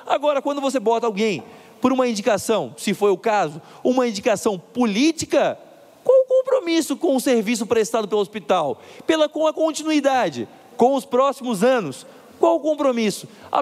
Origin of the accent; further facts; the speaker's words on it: São José, Santa Catarina, Brazil; Eu sou de São José, fui vereador em Florianópolis. Minha família é do Oeste, mas eu cresci aqui na região